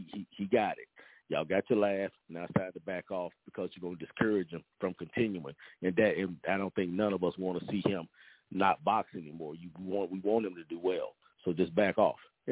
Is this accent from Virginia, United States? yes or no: no; Louisiana, United States; Speaking of the TBL, last year, my home state team, close to my hometown, the Shreveport Mavericks, Shreveport Mavericks, they won the whole thing for the TBL.